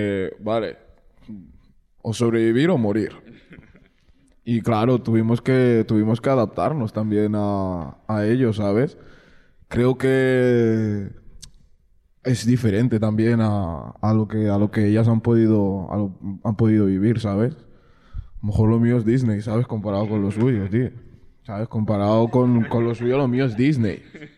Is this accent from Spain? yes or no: yes; Olot, Catalonia, Spain; first language Catalan; Spanish is a second language; now in Barcelona, Spain; Yo nací en Olot. Yo allí... A ver, yo puedo... Si hiciéramos una comparativa... Claro, yo cuando vine de Olot aquí a Barcelona, yo no sabía hablar castellano.